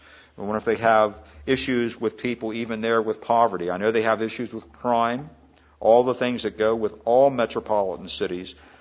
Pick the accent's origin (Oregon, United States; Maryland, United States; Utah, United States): Maryland, United States; In Maryland, in my home state of Maryland, there was a model city they built years ago